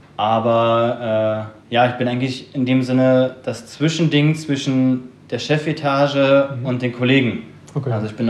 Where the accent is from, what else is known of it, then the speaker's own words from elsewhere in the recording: Berlin, Germany; komme gebürtig aus Berlin